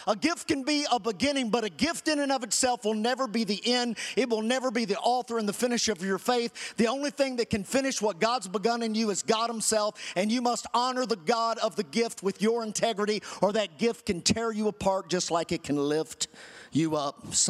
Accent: Kentucky, United States; I don't know about you, but you know I'm from Kentucky already.

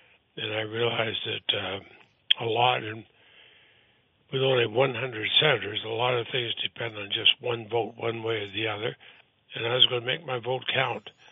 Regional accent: Montpelier, Vermont, United States; I grew up in Montpelier, and I picked the room in the State House.

